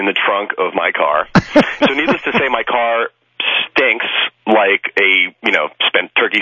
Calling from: Brooklyn, New York, United States; I am calling from Brooklyn.

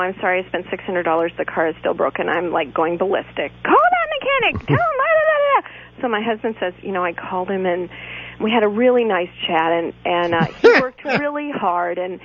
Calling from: Rochester, New York, United States; from Rochester, New York.

